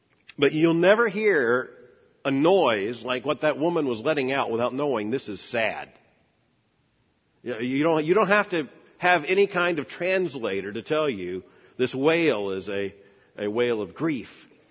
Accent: Florida, United States; And I'm from Florida. I don't know snow.

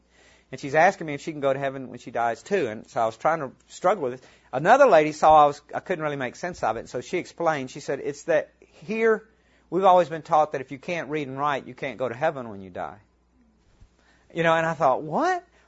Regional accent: Mississippi, United States; and we're originally from Mississippi. You can probably tell by the accent.

